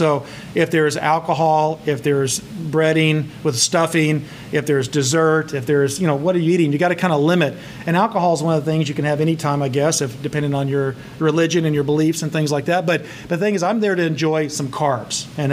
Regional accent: the South, United States; again, growing up in the South

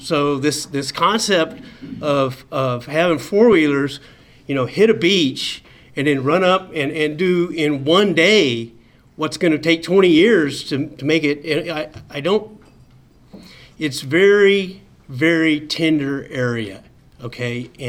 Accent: Whittier, California, United States; And I'm from Whittier, and I'm just telling you

